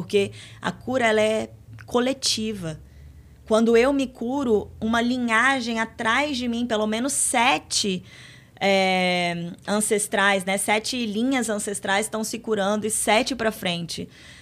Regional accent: Acre, Brazil; born there; moved away; Eu nasci no Acre, eu saí do Acre e eu já rodei o mundo

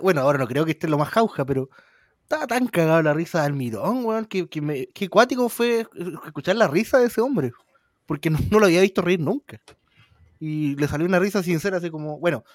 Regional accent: Valparaíso, Chile; Soy de Valparaíso, pero voy a anotar ahí.

